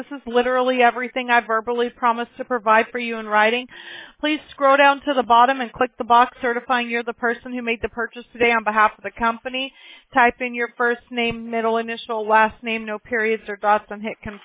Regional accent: Mobile, Alabama, United States; born there; I was born in Mobile, Alabama.

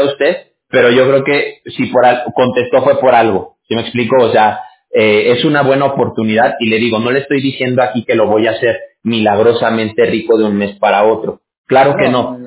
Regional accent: Mexico; now in United States; yo soy mexicano, yo no soy ni siquiera de aquí de California. Yo viví la mayoría de mi vida allá en México

